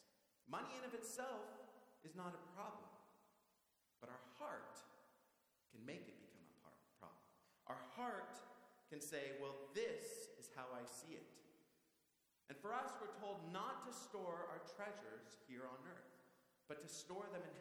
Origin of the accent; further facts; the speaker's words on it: Seattle, Washington, United States; I mean, I'm from Seattle, so of course it's worth money.